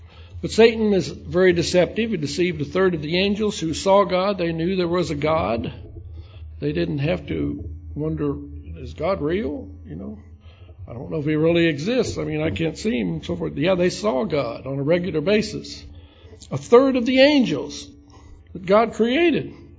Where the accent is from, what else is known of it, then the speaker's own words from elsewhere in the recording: Illinois, United States; I was from the South, South Illinois. But we did many of the same things and grew up on a farm